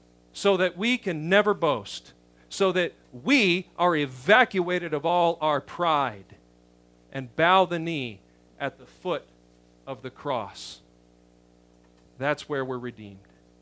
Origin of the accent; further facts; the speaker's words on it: Baghdad, Baghdad Governorate, Iraq; I'm a guy from Baghdad, you know.